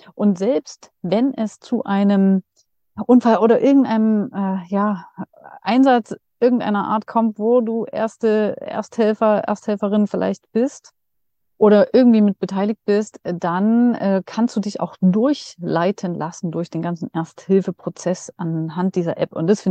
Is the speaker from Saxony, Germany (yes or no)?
yes; Dresden, Saxony, Germany; Ich bin jetzt gerade noch in Dresden und bin dann aber wieder unterwegs, also in Dresden, weil das hier meine Heimat ist.